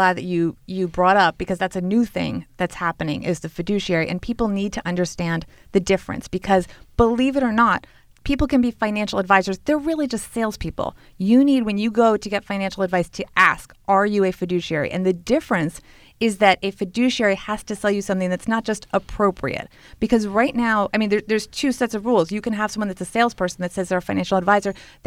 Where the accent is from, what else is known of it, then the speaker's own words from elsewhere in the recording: New York City, New York, United States; I was born in New York City, and I live just a few blocks from where I was born.